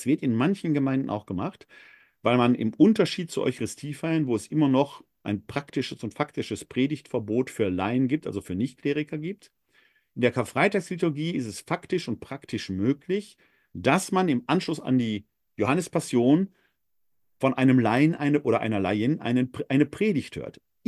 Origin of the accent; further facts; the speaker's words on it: North Rhine-Westphalia, Germany; now in Wuppertal, Germany; Ich stamme persönlich aus dem Ruhrgebiet.